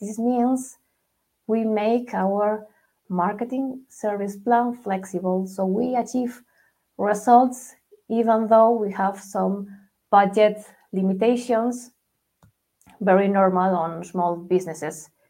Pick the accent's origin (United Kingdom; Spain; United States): Spain; Madrid, Community of Madrid; English is a second language; if you haven't guessed where does my accent come from, I'm based in Spain. I'm located in Madrid.